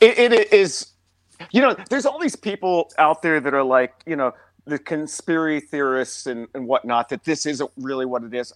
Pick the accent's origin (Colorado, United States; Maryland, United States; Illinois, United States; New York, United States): Illinois, United States; Champaign; Well, I do a weekly check-in with my hometown, Champaign, Illinois